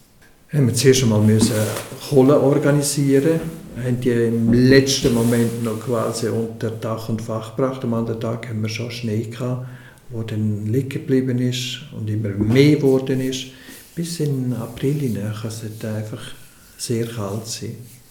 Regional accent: Grisons, Switzerland; Gut, als Bündner.

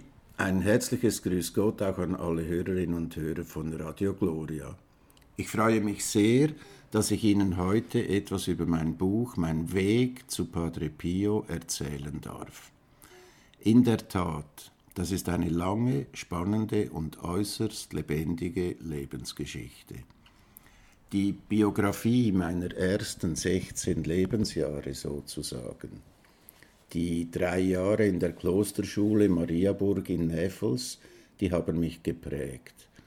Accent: Benken, St. Gallen, Switzerland; So auch Schüler aus Benken, wo ich aufgewachsen bin.

